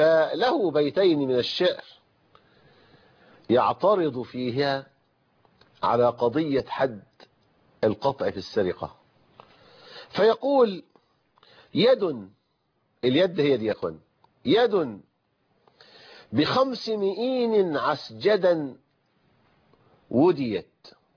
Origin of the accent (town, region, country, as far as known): Egypt